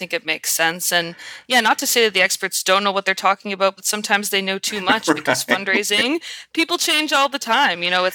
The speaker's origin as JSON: {"language": "English", "town": "Ottawa", "region": "Ontario", "country": "Canada", "said": "I'm a Canadian. I'm from Ottawa, Ontario, which is the capital."}